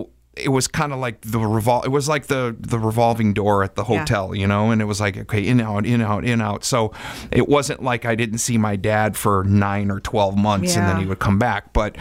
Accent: Wisconsin, United States; of course, when you're growing up in Wisconsin, you've got grass all over.

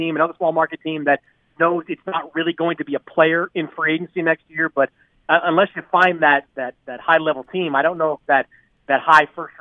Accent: Boston, Massachusetts, United States; now in New York, United States; I mean, I grew up in Boston. I spent most of my adult life in New York.

